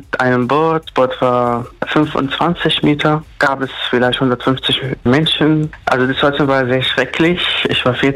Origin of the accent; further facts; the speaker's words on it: Damascus, Damascus Governorate, Syria; moved away; Ich komme aus Damaskus. Damaskus ist die Hauptstadt.